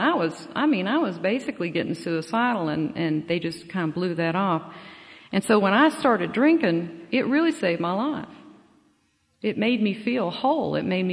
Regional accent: Knoxville, Tennessee, United States; I'm from Tennessee originally. I was born in Knoxville, Tennessee.

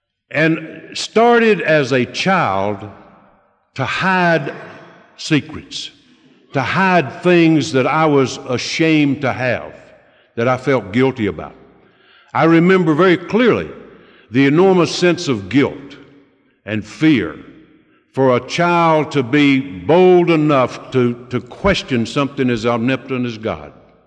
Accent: South Carolina, United States; born there; I don't admit it often, but I was born just south of here in Oconee County, South Carolina.

